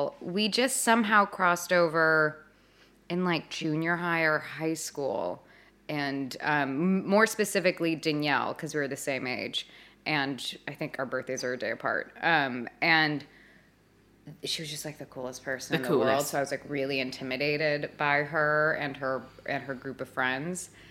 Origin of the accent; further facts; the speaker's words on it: Los Angeles, California, United States; In the Valley.